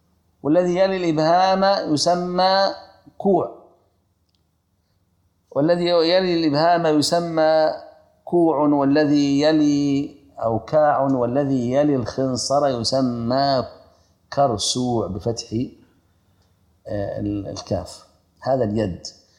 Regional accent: Egypt; الكوع ليس المرفق كما هو شائع عندنا في مصر

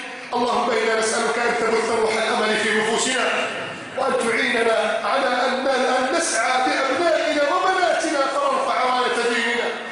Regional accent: Egypt; بلدنا مصر

